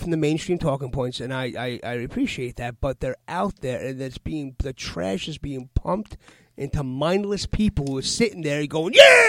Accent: New York, United States; I went to New Paltz College. I grew up in the Bronx.

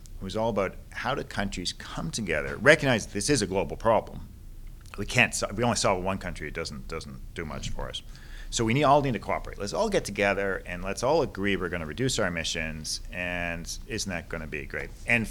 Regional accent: Canada; Even the countries that are colder, you know, I'm from Canada originally

